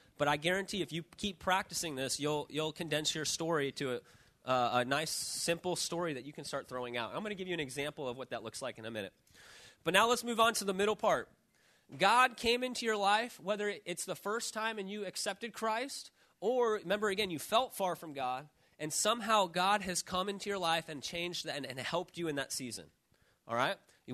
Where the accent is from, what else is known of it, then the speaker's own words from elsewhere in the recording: Chicago, Illinois, United States; I grew up in Chicago. My mom left after I was born, and my dad struggled with drugs and alcohol